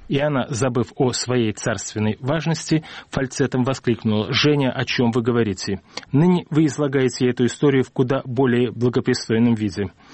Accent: Baku, Azerbaijan; Но я, тогда бакинец, и еще несколько москвичей были допущены в их круг

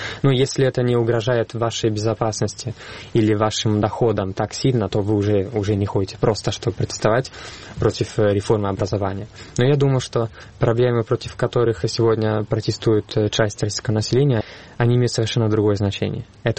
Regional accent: Florence, Tuscany, Italy; Russian is a second language; Как вы знаете, я из Флоренции

